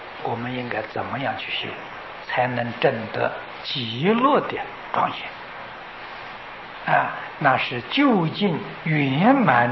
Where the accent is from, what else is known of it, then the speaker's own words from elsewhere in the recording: China; 我们中国人讲风水呀